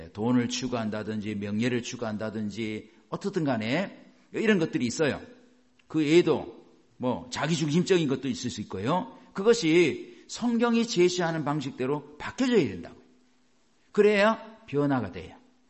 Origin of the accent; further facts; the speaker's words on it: South Korea; 여러분, 우리나라 사람하고 미국 사람하고 생각이 틀린 게 많아요.